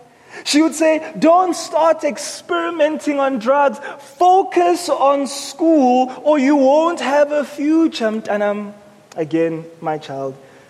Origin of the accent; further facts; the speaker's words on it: Johannesburg, Gauteng, South Africa; Growing up in Hillbrow, my mom was very intentional to ensure that three things don't happen to us.